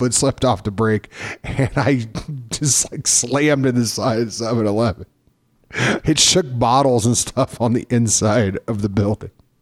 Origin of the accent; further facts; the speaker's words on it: Denver, Colorado, United States; I mean, so, I mean, I'm from Denver. I'm kind of in my element, right?